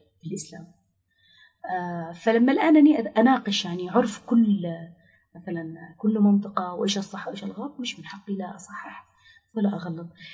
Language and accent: Arabic; Yemen